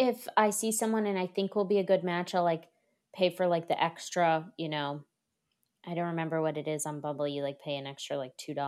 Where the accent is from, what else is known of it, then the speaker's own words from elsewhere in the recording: Boston, Massachusetts, United States; Since I grew up in Boston in dating there and I was on the apps